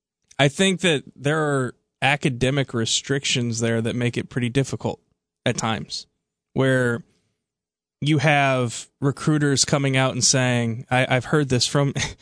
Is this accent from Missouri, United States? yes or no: yes; St. Louis, Missouri, United States; where I grew up, where 100 of my graduating class in the city of St. Louis, 100 of the 500 kids that graduated went to the University of Missouri.